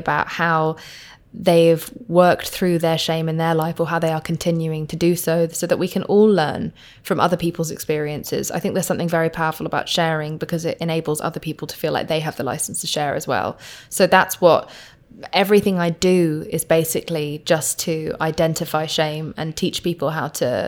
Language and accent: English; United Kingdom; I'm from Britain. And I'm from Pakistan and India